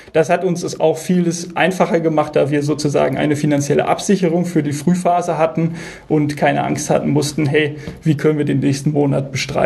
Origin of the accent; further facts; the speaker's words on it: North Rhine-Westphalia, Germany; Dazu muss gesagt werden, Bude ist bei uns im Ruhrgebiet.